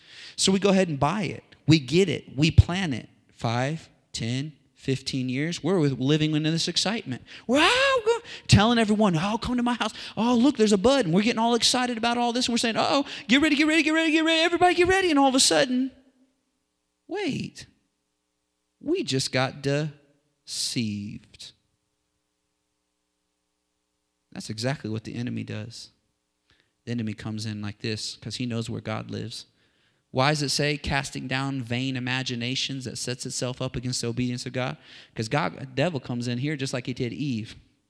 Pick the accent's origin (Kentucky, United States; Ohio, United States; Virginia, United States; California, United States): Virginia, United States; Okay, I know we're from Virginia, but the answer is orange.